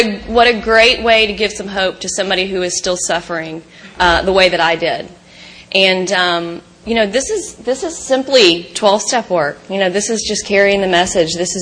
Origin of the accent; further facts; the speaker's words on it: Texas, United States; I am from Texas, so I'm sorry if I talk funny. I'm not sorry.